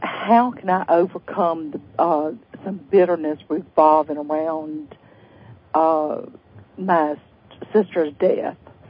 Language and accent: English; Mississippi, United States; I'm from Mississippi.